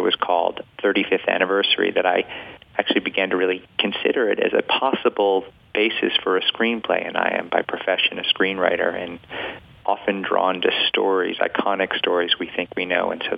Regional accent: New York, United States; Well, I'm a New Yorker, and it is such a seminal New York crime.

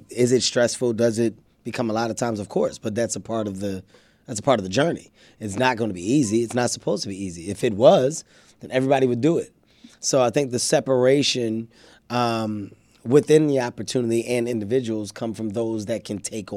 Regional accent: Philadelphia, Pennsylvania, United States; I come from North Philadelphia. I'm an inner city kid.

